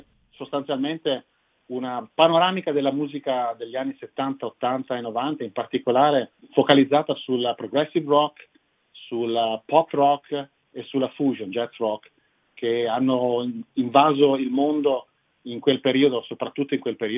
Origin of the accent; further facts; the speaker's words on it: Mantua, Lombardy, Italy; born there; perlomeno io sono poi nato a Mantova, sono mantovano di nascita, quindi ho una particolare affezione a questo teatro.